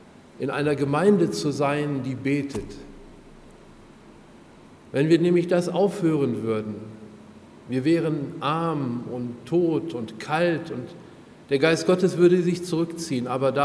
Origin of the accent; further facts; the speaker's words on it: Germany; born there; meine Frau heißt Angelika. Ich bin da in Deutschland geboren und wohne in Gifhorn.